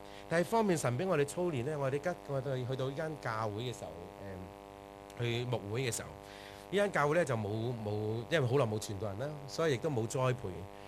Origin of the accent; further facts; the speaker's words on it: Chaozhou, Guangdong, China; 因為我本身係潮州人，即係潮州大男人